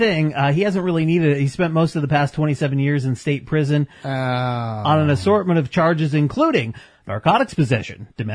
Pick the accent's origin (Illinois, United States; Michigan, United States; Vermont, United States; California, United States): Vermont, United States; my hometown has 800.